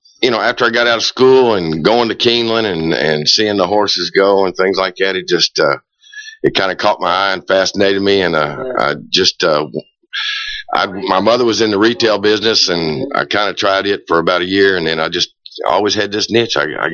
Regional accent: Lexington, Kentucky, United States; Born and raised here.

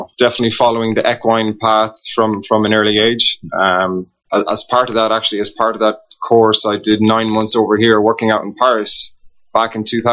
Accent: Midwest, Ireland; I'm from the Midwest, kind of as a point of reference, maybe an hour east of Galway.

